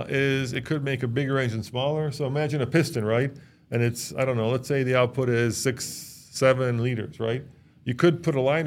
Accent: Illinois, United States; as you know, Caterpillar is out of Peoria, Illinois, my home state.

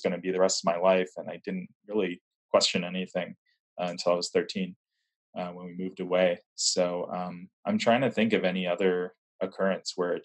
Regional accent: Tarrytown, New York, United States; Well, you know, I have to say that myself growing up in Tarrytown

